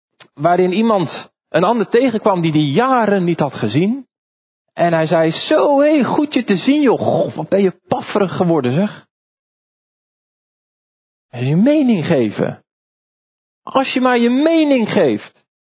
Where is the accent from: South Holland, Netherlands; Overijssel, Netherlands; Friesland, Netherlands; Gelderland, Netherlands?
South Holland, Netherlands; Dordrecht; Ik kom uit Dordrecht.